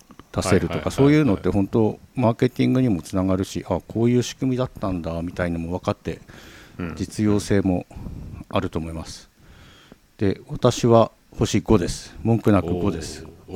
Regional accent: Tohoku, Japan; まあ私東北人なんで思ったりも。

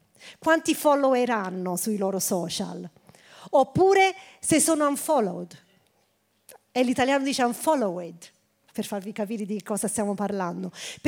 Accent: San Marco Evangelista, Campania, Italy; Sono di San Marco.

